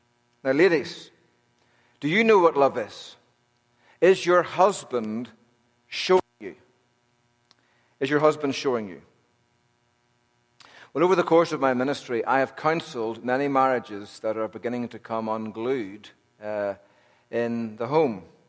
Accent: Northern Ireland, United Kingdom; when I was a young lad growing up in Northern Ireland in the late 70s, early 80s

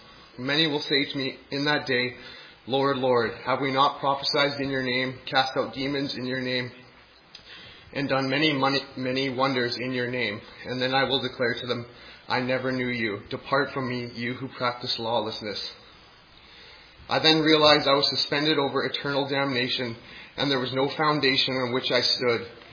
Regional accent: Brandon, Manitoba, Canada; I'm from Brandon, Manitoba. I grew up in a Christian home

